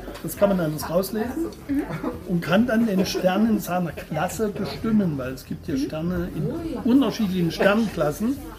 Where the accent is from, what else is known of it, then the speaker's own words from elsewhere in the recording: Rhineland-Palatinate, Germany; ich komme aus Deutschland. Westerwald, sagt euch nichts. Das ist zwischen südlich von Bonn, nördlich von Frankfurt am Main. Das ist ein Riesengebiet, ein Westerwald, das ist ein Naturgebiet. Und dort in einem kleinen Ort, da komme ich her.